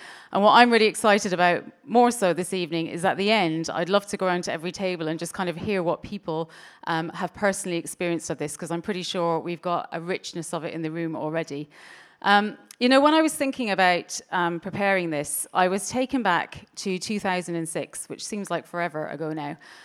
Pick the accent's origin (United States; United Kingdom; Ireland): Ireland; And also, I grew up in Ireland